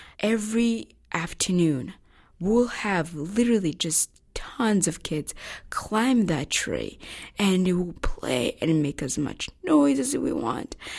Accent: Rwanda; because I remember how beautiful it was growing up in Rwanda.

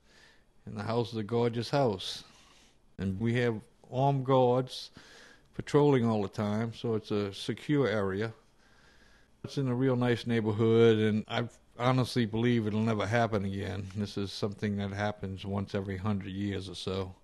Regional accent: New Orleans, Louisiana, United States; Yes, because she was from Metairie and I was from New Orleans all my life, and people here just kind of stay in their own neighborhoods forever, I think.

